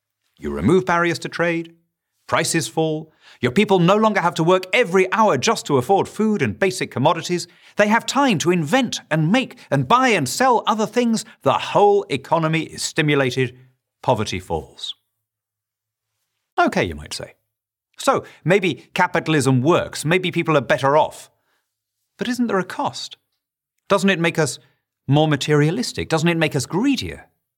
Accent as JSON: {"language": "English", "region": "Lima", "country": "Peru", "tie": "born or raised there", "said": "I grew up in Lima, Peru, which in those days was surrounded by shantytowns known as Las Barriadas."}